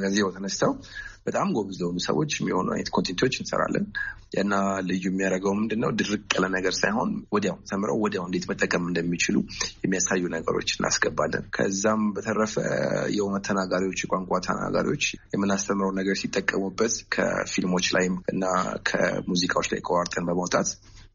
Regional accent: Addis Ababa, Ethiopia; እና አሁንም ተወልጄ ያደግኩትኝ አዲስ አበባ ነው። ያደግኩትኝ ወደ ጨርቆስ አካባቢ ነው።

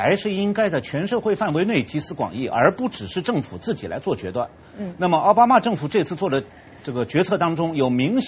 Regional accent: United States; 他忽视了我们美国人并不希望在他的任期内一定要把所有问题都解决

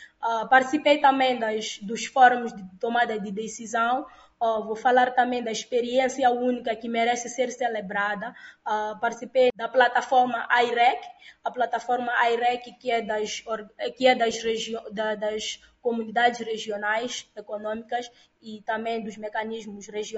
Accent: Mozambique; para a minha casa, para a minha terra, Moçambique

